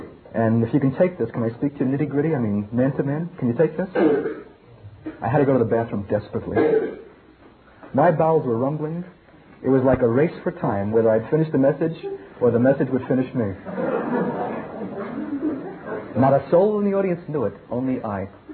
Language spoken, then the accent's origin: English; Brooklyn, New York, United States; And I'm from Brooklyn, and I can say that.